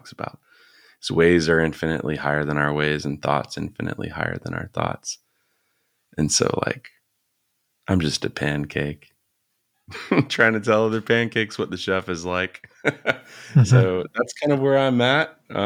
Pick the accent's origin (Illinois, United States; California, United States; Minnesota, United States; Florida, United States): Florida, United States; I am from Florida. I'm not the Florida man that you've no doubt heard about in the newspapers